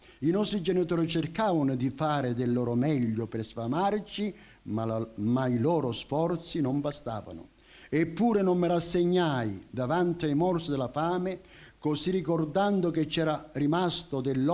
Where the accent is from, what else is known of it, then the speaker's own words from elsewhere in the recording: Rosarno, Calabria, Italy; ripresi il treno per tornare a Rosarno, mio paese